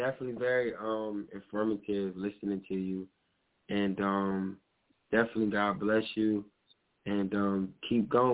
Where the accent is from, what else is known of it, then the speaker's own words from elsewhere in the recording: Trenton, New Jersey, United States; Like, you said you're from Philly. I'm from Trenton. We ain't that far from each other